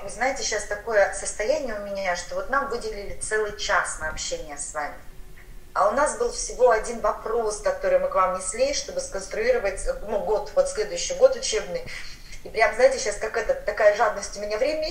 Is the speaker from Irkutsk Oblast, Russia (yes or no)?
yes; Irkutsk, Irkutsk Oblast, Russia; now in Sochi, Russia; мы из Иркутска